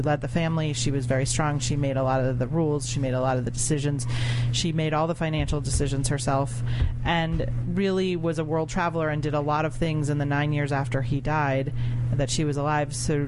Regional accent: New York, United States; Westchester County, New York.

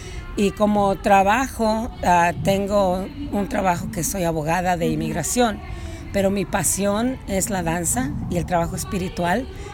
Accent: Mexico; born there; Pero yo nací en México.

